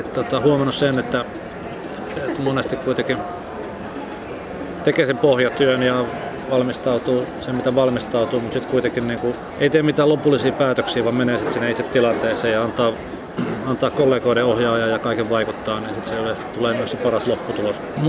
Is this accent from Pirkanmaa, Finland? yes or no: no; Sonkajärvi, North Savo, Finland; Niin Iisalmi on siis lähin iso kaupunki siinä, mistä olen kotoisin.